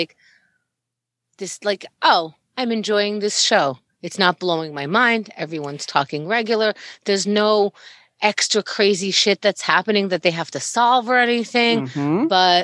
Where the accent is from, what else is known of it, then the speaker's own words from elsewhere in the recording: Israel; And then everyone growing up in Israel just knows when they turn a certain 18, you're going in the army.